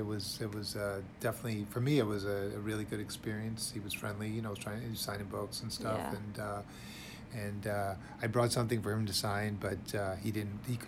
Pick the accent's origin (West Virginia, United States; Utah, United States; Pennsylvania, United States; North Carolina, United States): Pennsylvania, United States; he lived in Florida and I grew up in Pennsylvania.